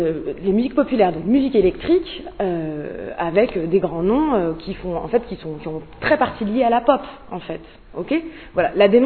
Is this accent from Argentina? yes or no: no; France; en tant que Français, moi, je fais de la musique du monde